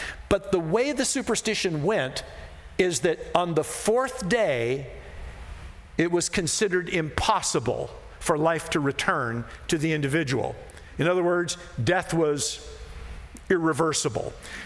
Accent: Midwest, United States; As I said, Sue and I were raised in the Midwest.

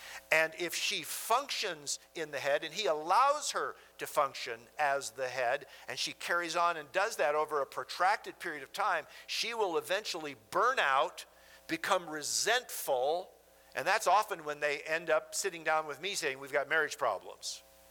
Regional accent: Minnesota, United States; You know, Sue and I were born and raised in Minnesota, and we saw and were in a lot of tornadoes in our days because Minnesota's at the top of Tornado Alley.

